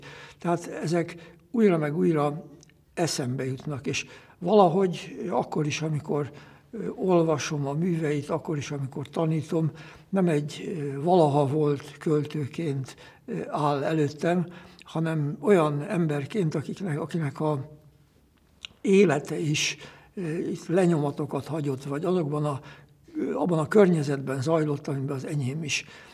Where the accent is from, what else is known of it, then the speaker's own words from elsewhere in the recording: Bihor, Romania; mert én Bihar megyében születtem, de közel ahhoz a nagy faluhoz, ahol ő, és azután tulajdonképpen ugyanazt a levegőt szittuk, meg egy kicsit az Alföld peremén, egy kicsit a hegyek közelében